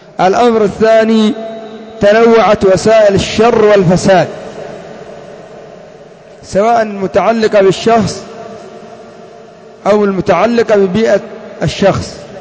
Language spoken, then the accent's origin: Arabic; Yemen; هذا الأمر إن لم يقع عندنا في اليمن بحمد الله